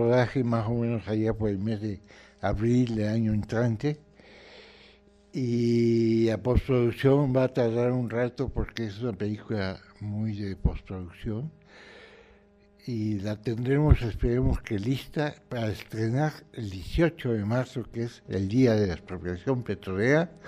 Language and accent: Spanish; Tabasco, Mexico; mi mamá, que es tabasqueña, y se casaron. Y por lo tanto yo soy ruso tabasqueño, o tabasqueño ruso, mexicano